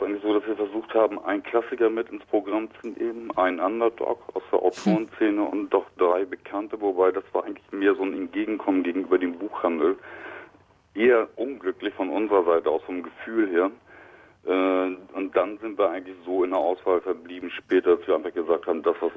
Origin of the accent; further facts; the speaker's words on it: Berlin, Germany; born there; now in Hamburg, Germany; Da muss ich leicht korrigieren, weil Hamburger bin ich ja nicht. Ich bin ja eigentlich geborener Berliner.